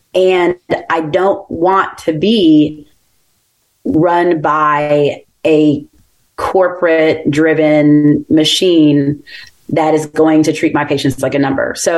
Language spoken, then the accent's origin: English; Atlanta, Georgia, United States; You know, I'm from Georgia. I'm raised in Atlanta, born and raised in Atlanta.